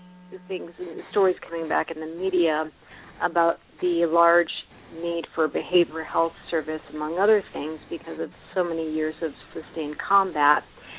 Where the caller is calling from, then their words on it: Fairfax, Virginia, United States; Well, I'm calling from Fairfax, Virginia, which is in the D.C. metro area.